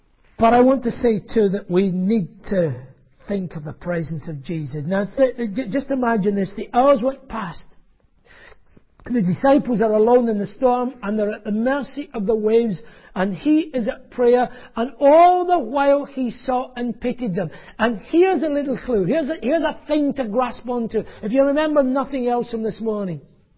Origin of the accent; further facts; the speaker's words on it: Scotland, United Kingdom; accent: Scottish; because you will have guessed that I'm Scottish. Get used to it.